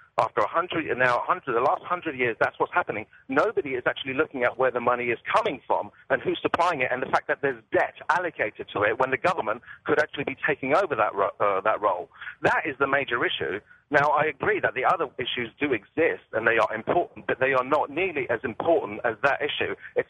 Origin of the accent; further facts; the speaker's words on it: England, United Kingdom; I'm from England.